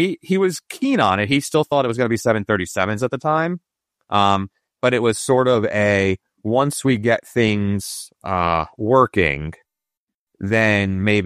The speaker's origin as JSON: {"language": "English", "town": "New York City", "region": "New York", "country": "United States", "said": "I was from New York City, but, like, does that help?"}